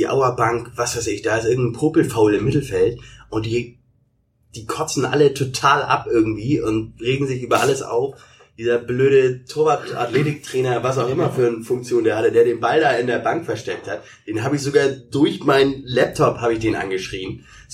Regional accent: Hamburg, Germany; Ich komme ja aus dem Hamburger Osten.

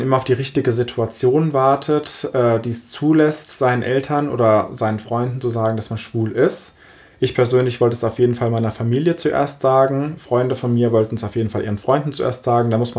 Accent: Hesse, Germany; ich bin aufgewachsen im Odenwald, in einer Stadt, die hat nur 16.000 Einwohner, was sehr wenig gegenüber Frankfurt ist.

